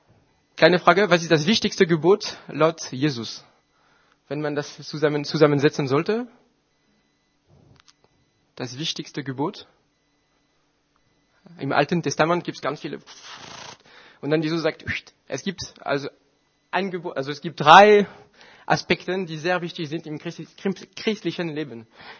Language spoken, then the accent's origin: German; France; German is a second language; Ich bin Franzose und stolz davon zu sein.